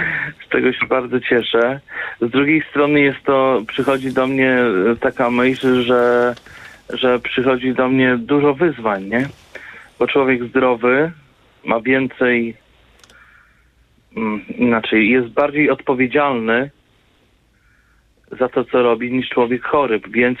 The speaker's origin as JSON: {"language": "Polish", "region": "Masovian Voivodeship", "country": "Poland", "said": "Nie, jestem spod Warszawy"}